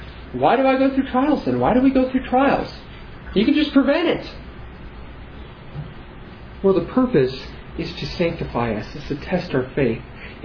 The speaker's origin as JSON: {"language": "English", "region": "Nebraska", "country": "United States", "said": "I came from Nebraska. I should know this. I see cattle on a thousand hills all the time."}